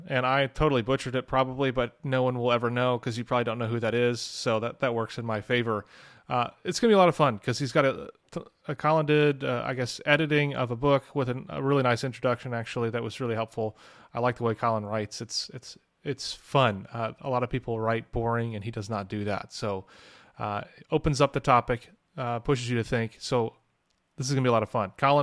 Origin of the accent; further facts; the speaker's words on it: St. Louis, Missouri, United States; I'm from St. Louis.